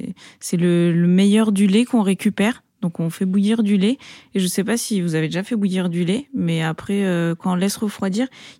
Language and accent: French; France; Et comme on a grandi en France